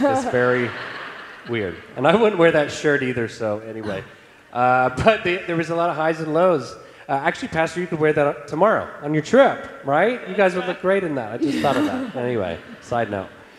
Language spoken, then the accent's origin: English; Montgomery, Alabama, United States; Catherine is from Georgia, and I grew up in Montgomery, Alabama.